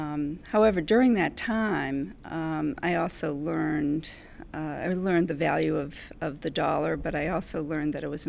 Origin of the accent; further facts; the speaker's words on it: Boston, Massachusetts, United States; I grew up in Boston, and as a poor city kid, I had dreams of trees and horses and farm life